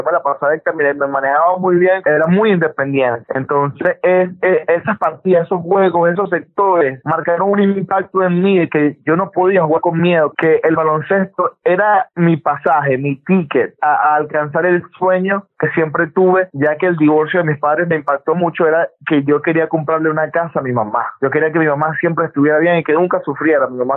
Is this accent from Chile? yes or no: no; Caracas, Capital District, Venezuela; Crecí en sectores populares en Caracas. Soy de Caracas, Venezuela. Tuve una infancia muy normal. Compartía con mi familia. Los fines de semana íbamos a la playa en familia. Éramos de clase media.